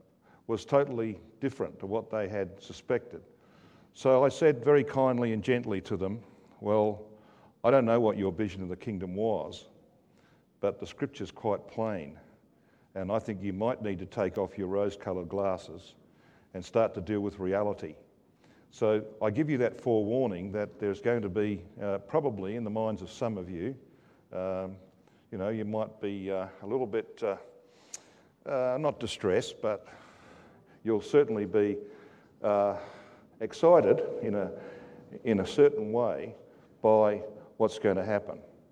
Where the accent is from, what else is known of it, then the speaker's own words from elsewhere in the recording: Brisbane, Queensland, Australia; my hometown, Brisbane